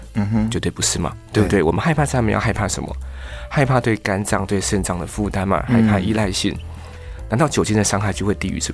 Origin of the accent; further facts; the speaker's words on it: Taiwan; 因为我们台湾人取的药物太简单了。